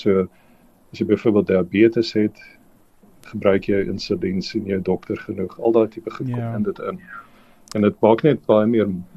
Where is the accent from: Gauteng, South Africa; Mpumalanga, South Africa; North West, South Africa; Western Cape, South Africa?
Gauteng, South Africa; Benoni; Ek het groot geword in Benoni en toe matriek het ek beurs gekry by Metropolitan en as gevolg daarvan het ek by die Universiteit van Kaapstad gaan studeer